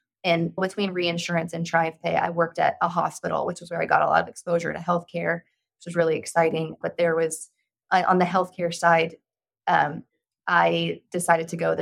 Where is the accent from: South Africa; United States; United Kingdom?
United States; Kansas City, Missouri; now in Dallas, United States; But yeah, so I grew up in Kansas City, big Chiefs fan. whole family is from Kansas, and I made my way to Dallas by way of the SMU rowing team.